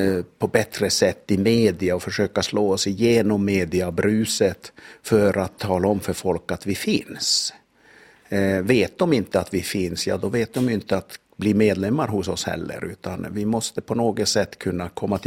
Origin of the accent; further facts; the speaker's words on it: Norrbotten County, Sweden; born there; moved away; Jag är född 4 mil norr om Pajala, så jag har väl flyttat hela Sveriges längd från ena ändan till söderut